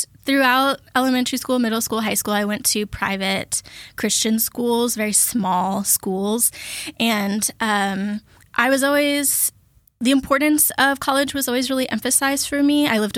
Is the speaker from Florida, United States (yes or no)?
yes; Daytona Beach, Florida, United States; So I grew up in Florida in the Daytona Beach area, and it was a very touristy, beachy area.